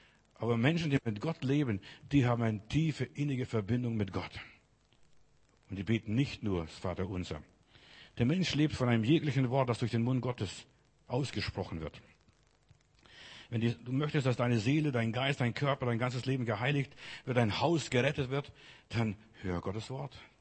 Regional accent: Munich, Bavaria, Germany; da in München, wo ich aufgewachsen bin

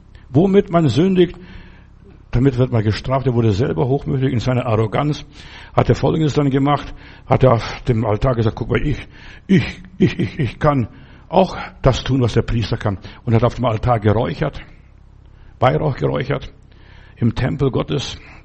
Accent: Paderborn, North Rhine-Westphalia, Germany; wo kommt ihr her? Aus Paderborn.

